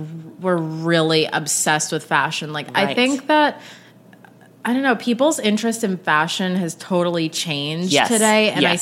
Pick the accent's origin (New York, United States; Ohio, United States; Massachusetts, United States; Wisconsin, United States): New York, United States; Bedford Hills; in Westchester, New York. So just an hour outside the city.